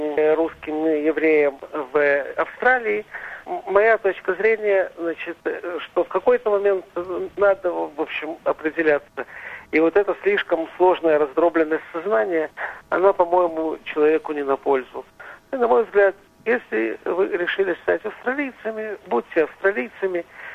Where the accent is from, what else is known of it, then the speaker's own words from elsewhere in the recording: Novosibirsk, Novosibirsk Oblast, Russia; now in Jaffa, Israel; я, уроженец Новосибирска, могу жить в Яффе